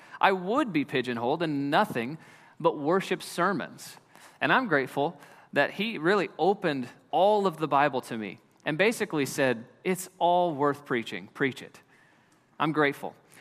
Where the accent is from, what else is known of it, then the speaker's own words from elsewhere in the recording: the Ozarks, United States; Well, I grew up in the Ozarks learning to drive on those winding 55-mile-an-hour two-lane roads.